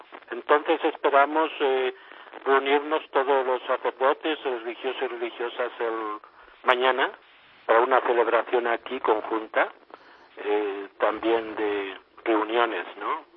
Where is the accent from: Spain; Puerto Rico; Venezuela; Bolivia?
Spain; Aina, Castilla-La Mancha; born there; también en mi diócesis de origen con el presbiterio y su obispo el pasado mes de septiembre y en mi pueblo natal de Aina.